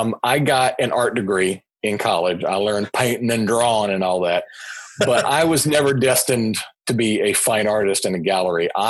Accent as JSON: {"language": "English", "town": "Fort Worth", "region": "Texas", "country": "United States", "tie": "born or raised there", "said": "I grew up in Fort Worth and I spent my summers in college drawing caricatures at Six Flags Over Texas"}